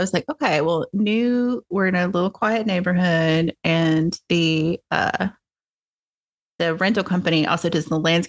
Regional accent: the South, United States; And as a Southerner, you know, like the magnolia tree was been murdered.

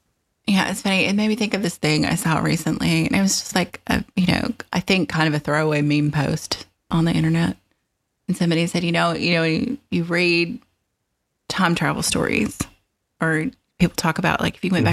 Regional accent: Appalachian South, United States; It is so much of the experience of growing up in the Appalachian South.

